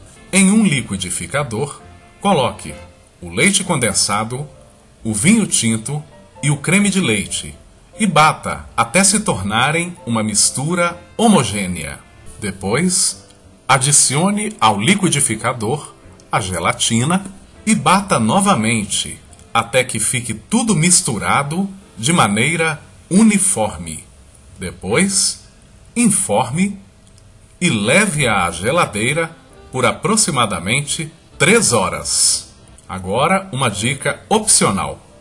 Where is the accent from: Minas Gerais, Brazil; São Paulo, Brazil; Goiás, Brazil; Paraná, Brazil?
Minas Gerais, Brazil; Sete Lagoas; eu presto uma homenagem à minha terra querida, Sete Lagoas, Minas Gerais